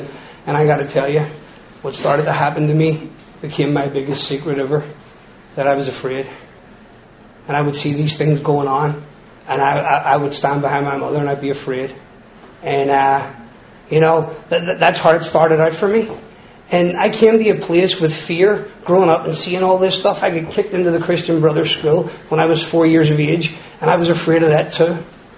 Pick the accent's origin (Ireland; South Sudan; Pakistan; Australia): Ireland; moved away; I came from Ireland to, and I had a sponsor and I got sober.